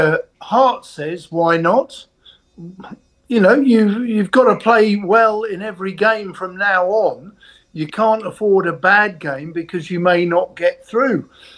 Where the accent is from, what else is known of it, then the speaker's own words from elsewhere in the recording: England, United Kingdom; But listen, for the Australians, as an Englishman, I'm having a little bit of a belly laugh.